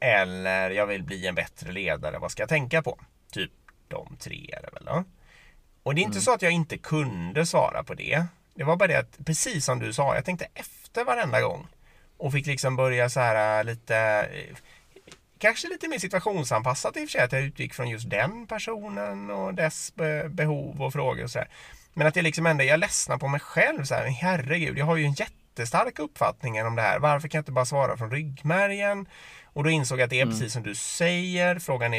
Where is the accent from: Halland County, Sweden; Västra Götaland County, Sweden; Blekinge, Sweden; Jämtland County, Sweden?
Västra Götaland County, Sweden; Gothenburg; Jag är hela från Göteborg så jag borde ju kunna.